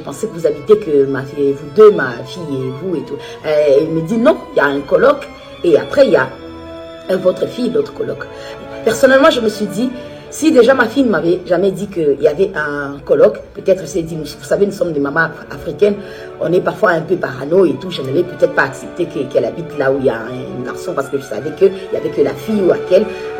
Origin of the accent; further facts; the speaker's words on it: Kinshasa, DR Congo; je suis congolaise d'origine vivant à Kinshasa.